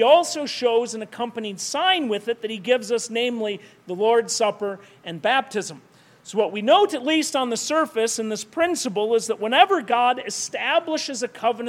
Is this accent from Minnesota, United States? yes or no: yes; Minnesota, United States; I grew up in Minnesota, and I can tell you that deer are ubiquitous.